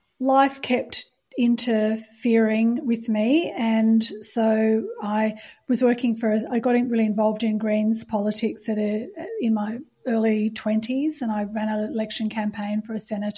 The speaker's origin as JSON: {"language": "English", "town": "Perth", "region": "Western Australia", "country": "Australia", "tie": "born or raised there", "said": "growing up in Perth"}